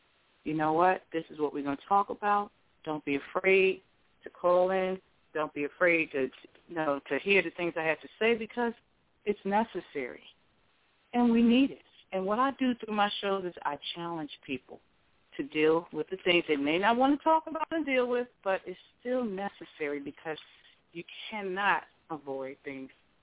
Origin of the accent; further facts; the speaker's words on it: Philadelphia, Pennsylvania, United States; Growing up in Philadelphia, as I mentioned in my past shows, he revealed to me that I would one day be doing this.